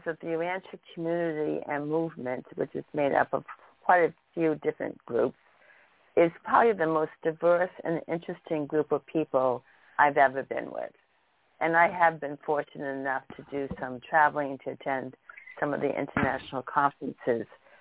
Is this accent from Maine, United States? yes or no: yes; Hollis, Maine, United States; So I'm from Maine, and as we talk along, you will be able to hear my accent. It's never really disappeared. I grew up in a small town called Hollis, which is about 40 minutes west of Portland.